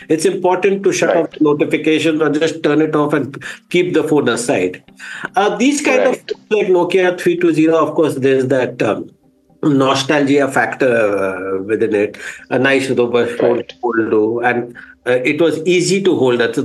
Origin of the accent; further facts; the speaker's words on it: India; See, being an Indian, obviously, I am bullish on, I'm a techno-optimist. I'm bullish about the prospects of India.